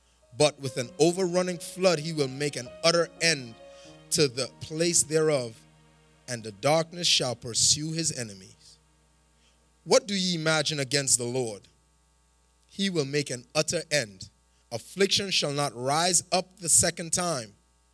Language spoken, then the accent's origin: English; Trinidad & Tobago; And drieth, man, I'm a Trinidadian. I shouldn't have put all these THs.